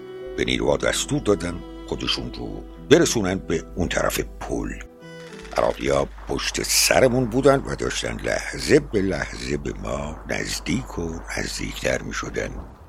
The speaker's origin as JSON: {"language": "Persian", "country": "Iran", "said": "اون خانوم وقتی فهمید که ما ایرانی هستیم"}